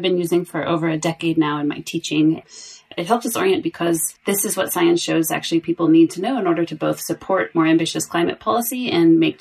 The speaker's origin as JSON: {"language": "English", "region": "California", "country": "United States", "said": "where he comes from Canada, I come from California, we have friends and family all over."}